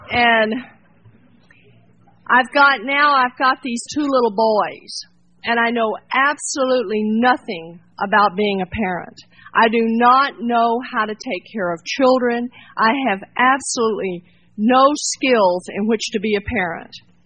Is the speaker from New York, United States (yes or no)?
no; Port Arthur, Texas, United States; now in Fountain Valley, United States; But I come from Texas. I was born and raised in Texas, and I got sober in Texas.